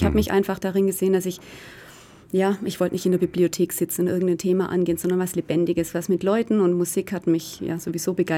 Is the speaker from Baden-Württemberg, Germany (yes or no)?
yes; Baden-Württemberg, Germany; Ich komme ja aus dem Ostabkreis, wie ich schon gesagt habe